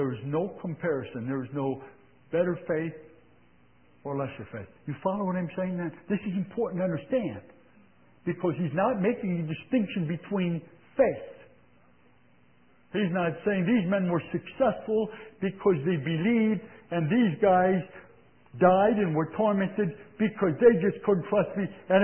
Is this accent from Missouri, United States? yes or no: yes; Missouri, United States; Or somebody from Missouri, I'm from Missouri, show me.